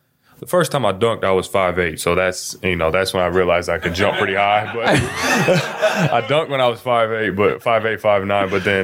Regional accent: Seattle, Washington, United States; I grew up in Seattle.

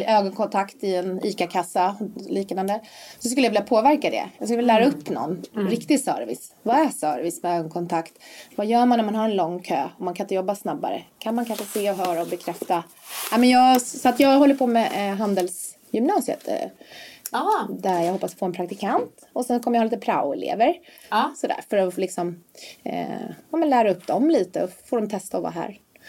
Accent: Stockholm, Stockholm County, Sweden; Jag är uppvuxen i Östberga precis här bredvid.

